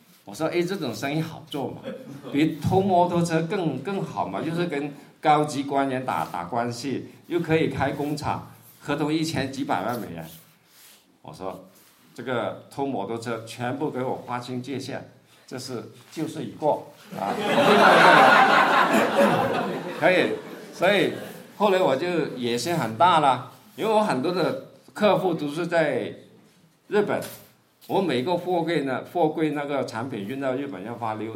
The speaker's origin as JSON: {"language": "Chinese", "country": "Hong Kong", "said": "我当时说南韩人怎么做得过我们香港人呢？我们香港人这么灵活"}